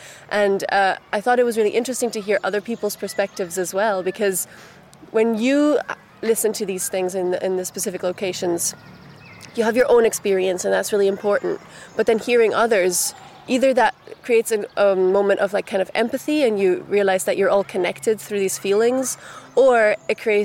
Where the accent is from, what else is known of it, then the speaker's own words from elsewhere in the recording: Brussels, Belgium; because I grew up in Brussels and I'm used to city sounds.